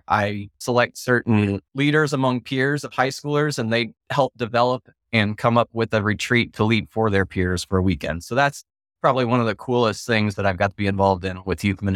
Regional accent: Oklahoma, United States; Well, I grew up in Oklahoma. Obviously, Camp Luther Hollow was my stomping grounds for so long. Went to a very small public rural school.

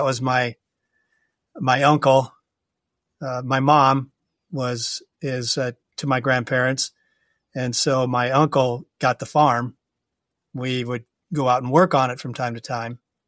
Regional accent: Hinton, Iowa, United States; born or raised there

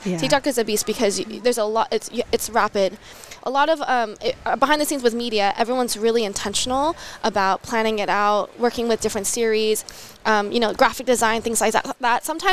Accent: California, United States; Being a Californian girl that's a Lutheran, I think that it's definitely a smaller space.

